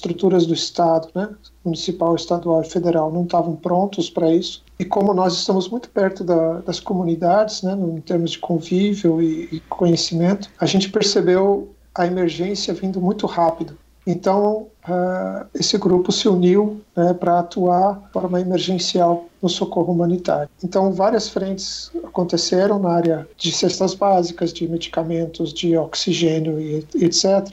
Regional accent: Curitiba, Paraná, Brazil; moved away as an adult; Eu sou natural de Curitiba, cresci lá e fui enviado como missionário para a Amazônia pela nossa igreja, a Igreja Irmãos Menonitas, no final da década de 90.

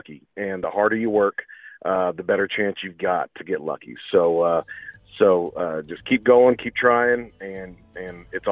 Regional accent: Edna, Kansas, United States; I grew up in Edna, Kansas, and I left with a suitcase and a dream. And I'm working my way back to the farm now

